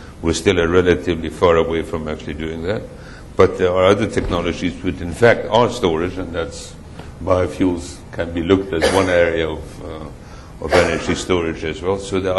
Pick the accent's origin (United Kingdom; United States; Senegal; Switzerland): Switzerland; English is a second language; Well, my home country, Switzerland, used to be known as the battery of Europe